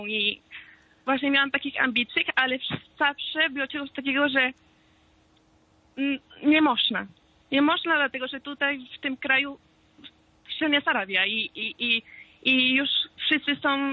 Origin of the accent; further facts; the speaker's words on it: Venezuela; Polish is a second language; now in Poland; jak zawsze mówię tutaj, że jestem z Wenezueli